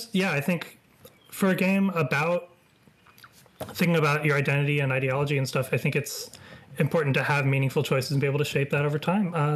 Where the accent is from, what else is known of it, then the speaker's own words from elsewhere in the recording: New York, United States; now in San Francisco Bay Area, United States; I'm a New Yorker who's moved to the Bay Area and is complaining about how it's not being New York